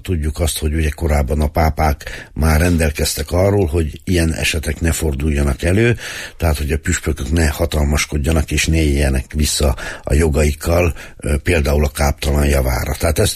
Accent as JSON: {"language": "Hungarian", "town": "Szurdokpüspöki", "region": "Nógrád", "country": "Hungary", "tie": "born there", "said": "hogy a szülőfalumat, Szurdok püspökit elcseréli"}